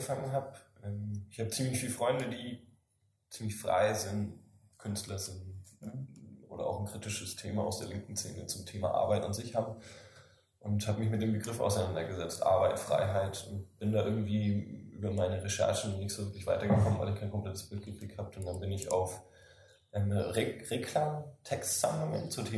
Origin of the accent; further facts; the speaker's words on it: Bamberg, Bavaria, Germany; Ja, also ich komme ursprünglich aus Bamberg, aus dem Landkreis Bamberg, auch vom kleinen Dorf, und bin ziemlich naturverbunden.